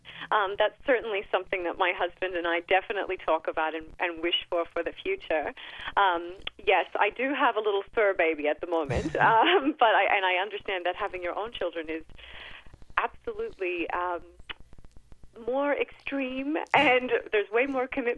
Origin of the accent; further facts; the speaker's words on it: Australia; now in Canada; I'm originally from Australia, but I married a Canadian.